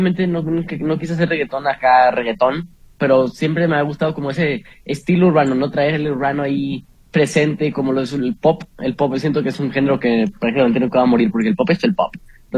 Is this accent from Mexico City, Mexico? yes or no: no; Ensenada, Baja California, Mexico; yo soy de Ensenada, Baja California